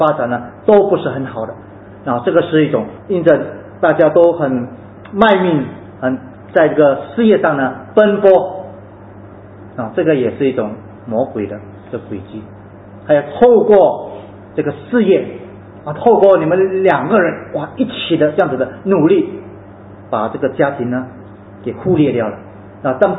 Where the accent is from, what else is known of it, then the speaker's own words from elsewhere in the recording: China; 我们当然我们作为中国人，我们当然我们知道我们是属哪一个